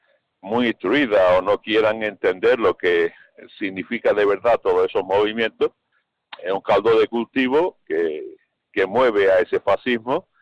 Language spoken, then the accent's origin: Spanish; Spain; los españoles hemos sido inmigrantes, en número casi de millones de españoles que tuvimos que salir de España y fuimos acogidos pues en otros países, todo Sudamérica, Francia y en montones de países de Europa.